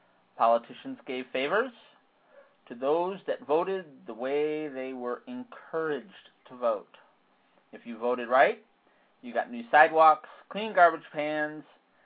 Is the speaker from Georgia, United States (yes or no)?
no; Chicago, Illinois, United States; I was born and raised in Chicago about 2 months later.